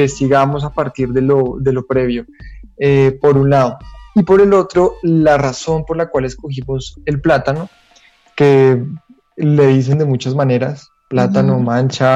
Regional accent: Colombia; nos ha hecho crear una imagen como colombianos de esta región

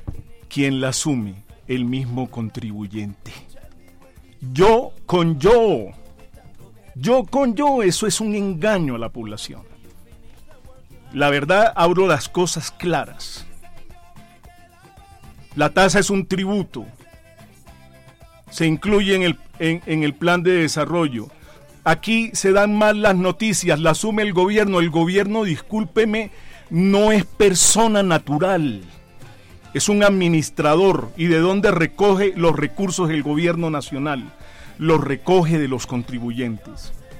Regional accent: Barranquilla, Atlántico, Colombia; born there; now in Bogotá, Colombia; nací en Barranquilla, Atlántico, aunque tengo 44 años de vivir en Bogotá. Es mi tierra

